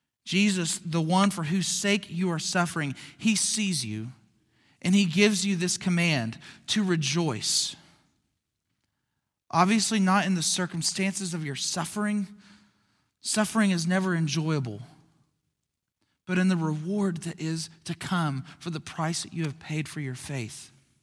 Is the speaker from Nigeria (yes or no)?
no; Skiatook, Oklahoma, United States; There's a family that moved to my hometown of Skiatook, right next door to my parents.